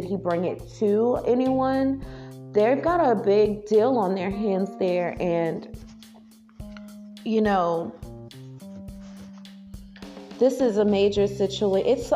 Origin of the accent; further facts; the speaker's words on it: New Orleans, Louisiana, United States; not just because I'm from Louisiana, I'm from New Orleans, you know